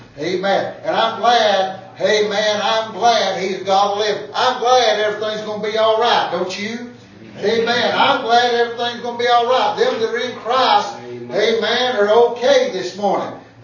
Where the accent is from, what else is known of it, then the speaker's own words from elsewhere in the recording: Tennessee, United States; And they said, where you from? I said, well, I'm from Tennessee.